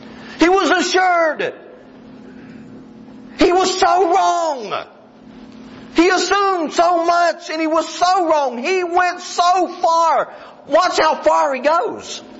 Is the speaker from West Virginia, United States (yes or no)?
yes; West Virginia, United States; You know, it's hard for me to go anywhere and them not know my accent. Hey, this guy's from West Virginia. It's been that way all my life.